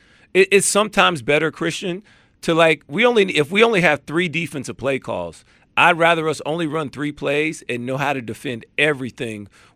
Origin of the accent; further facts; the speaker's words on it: Alabama, United States; Not hometown, but that's my home state.